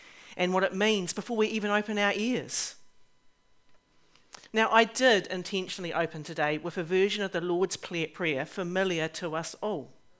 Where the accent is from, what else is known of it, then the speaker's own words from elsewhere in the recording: England, United Kingdom; King James I, because I am English.